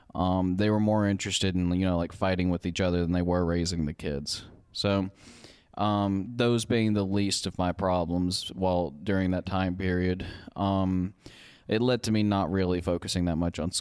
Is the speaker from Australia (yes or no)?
no; Louisiana, United States; Louisiana. I'm from Louisiana, and it's a variety of reasons. I'd have to say, being in Louisiana wasn't a pleasant experience for me.